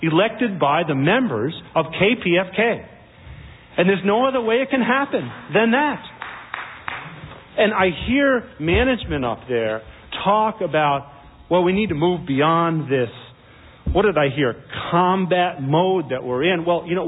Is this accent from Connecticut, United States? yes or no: no; Redondo Beach, California, United States; I'm from Redondo Beach, California.